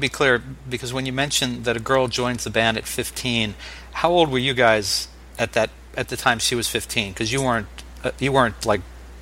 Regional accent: North Brunswick, New Jersey, United States; You couldn't find a single drummer in Seaside Heights or Tom's River or even my hometown, North Brunswick?

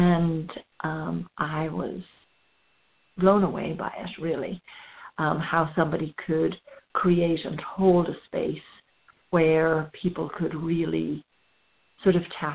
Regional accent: Ireland; also born or lived in Canary Islands, Spain; I am from Ireland. I've lived in Ireland most of my life, although I've been a bit of a wanderer my whole life.

